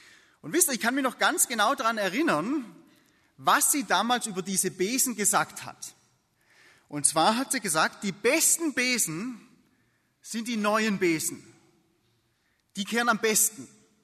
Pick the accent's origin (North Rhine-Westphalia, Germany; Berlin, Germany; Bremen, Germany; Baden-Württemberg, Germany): Baden-Württemberg, Germany; wie gesagt, ich bin im Hohenlohischen aufgewachsen